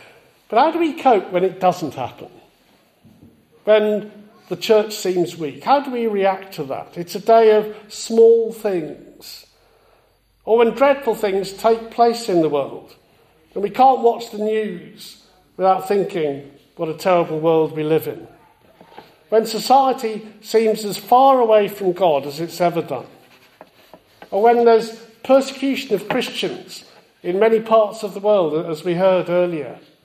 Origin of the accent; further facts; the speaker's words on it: Wales, United Kingdom; In my home country of Wales